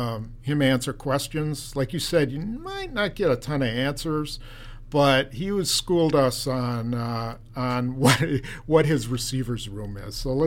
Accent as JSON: {"language": "English", "region": "Wisconsin", "country": "United States", "accent": "Wisconsin", "said": "just because I'm from Wisconsin and I have a bad Wisconsin accent, I'm sure."}